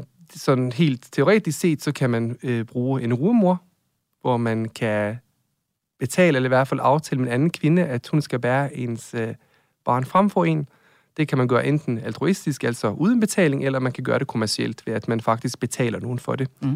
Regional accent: Norway; Og jeg er 35 år. Jeg er fra Norge.

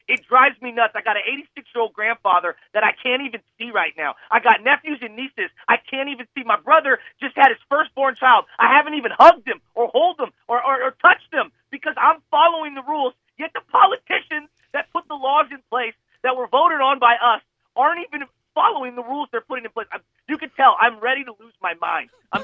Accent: San Francisco, California, United States; I am diehard fifth generation San Franciscan. I'm Irish Catholic. I'm old school.

